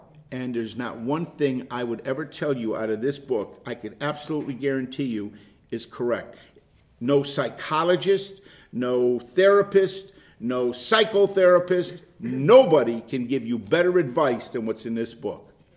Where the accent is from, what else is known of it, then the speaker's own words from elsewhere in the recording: United States; accent: southern; And then when I came up here, because of my southern accent